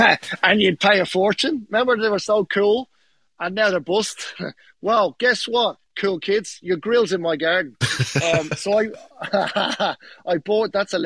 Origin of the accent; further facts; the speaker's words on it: Dublin, Leinster, Ireland; And I'm from Dublin going, what is going on?